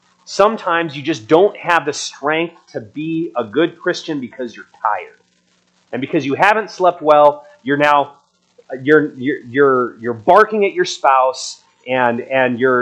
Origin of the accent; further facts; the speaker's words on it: Craig, Colorado, United States; I grew up in Craig, Colorado, and I knew people who said that they can worship God better on a mountain by themselves than in a building full of hypocrites.